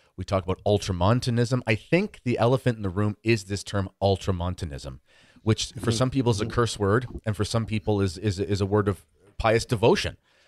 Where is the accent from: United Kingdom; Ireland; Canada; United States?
Canada; I'm also Canadian